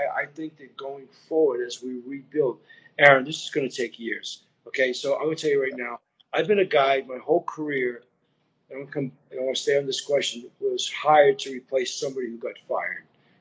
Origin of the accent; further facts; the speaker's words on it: Cambridge, Massachusetts, United States; born there; By the way, I was born in Cambridge, not in Boston, but that's okay. They're close to each other.